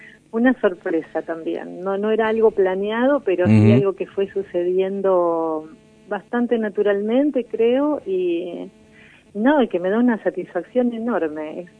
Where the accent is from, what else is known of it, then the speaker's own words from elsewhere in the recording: Buenos Aires, Argentina; Sí. Nacida en el barrio de Palermo.